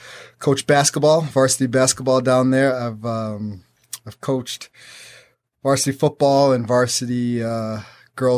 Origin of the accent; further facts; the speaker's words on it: Oneonta, New York, United States; also born or lived in Bronx; But I came from I was born in the Bronx, New York.